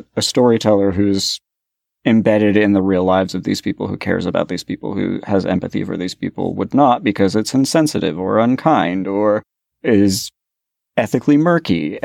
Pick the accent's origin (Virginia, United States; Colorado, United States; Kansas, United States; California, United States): California, United States; growing up in the Bay Area in the early 80s